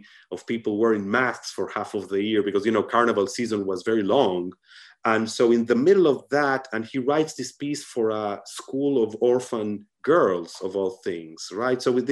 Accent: Buenos Aires, Argentina; I'm from Argentina, I'm from Buenos Aires.

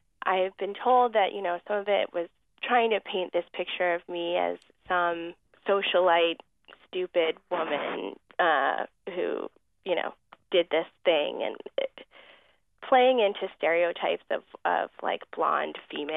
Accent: Northampton, Massachusetts, United States; And so now I live back in my hometown in Northampton, Massachusetts, which I love.

